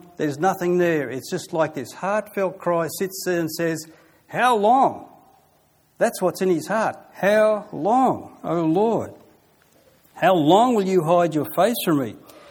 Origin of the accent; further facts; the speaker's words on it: Australia; And you ask for a moment, as an Australian, how good it is that we live in the lucky country, eh?